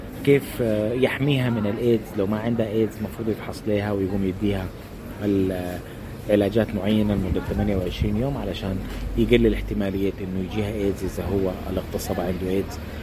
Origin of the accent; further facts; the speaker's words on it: Sudan; إنه عندنا في السودان ما في تدريب كافي للأطباء